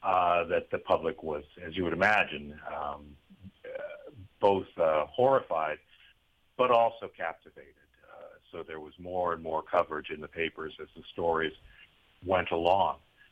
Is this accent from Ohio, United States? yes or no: yes; Cleveland, Ohio, United States; Well, I grew up in Cleveland.